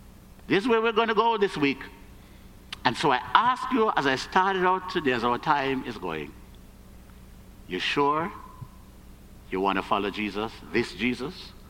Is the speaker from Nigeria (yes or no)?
no; Jamaica; also born or lived in United States; I cry over America because I live in America in part. I cry over Jamaica because I'm Jamaican and I live there in part.